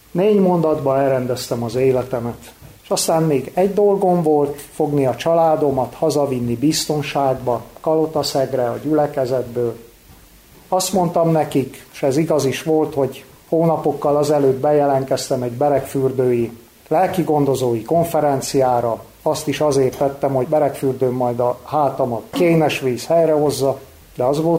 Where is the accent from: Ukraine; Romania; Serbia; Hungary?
Romania; Cluj County; kalotaszegi magyar faluból származom. Kicsi koromba, fiatal koromba templomba jártam.